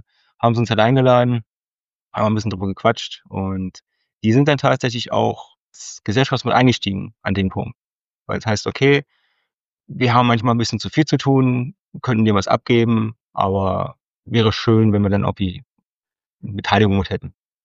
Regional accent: Harz, Germany; Ich komme ursprünglich aus dem Harz, bin gelernter Mediengestalter

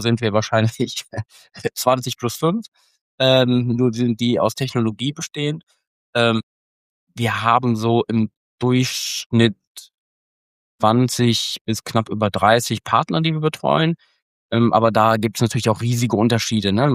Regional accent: Bielefeld, North Rhine-Westphalia, Germany; in meine Heimat Bielefeld

